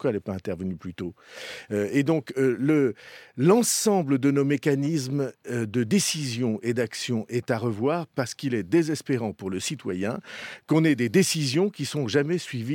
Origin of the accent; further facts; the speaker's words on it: Nouvelle-Aquitaine, France; le gaz de lac, chez nous, en Béarn, on ne pourrait pas l'exploiter